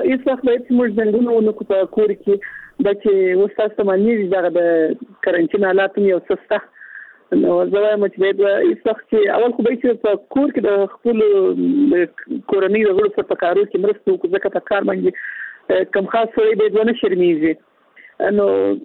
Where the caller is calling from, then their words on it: Kandahar, Afghanistan; کندهار ولایت.